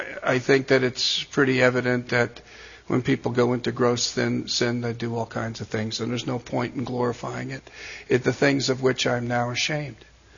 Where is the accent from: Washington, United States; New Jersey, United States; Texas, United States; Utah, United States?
New Jersey, United States; Paterson; born there; So I was born in 1948 in Paterson, New Jersey. Now, for those of you that are good in math, that means I'm 71 years old. And I was raised in a liberal Methodist home.